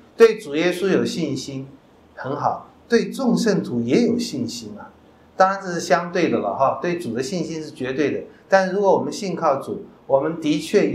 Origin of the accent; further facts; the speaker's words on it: China; 哎呀，我想我们中国人，我想恐怕不是中国人，所有不信主的民族和个人